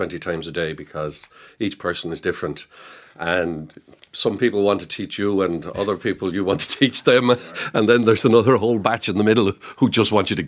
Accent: Cullohill, Leinster, Ireland; where I grew up in Cullohill in County Laois

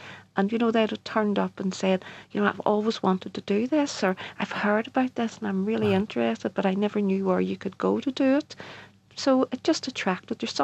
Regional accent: Belfast, Northern Ireland, United Kingdom; born and brought up in a place where all these Irish names were, because nobody had ever told me that I was from Belfast.

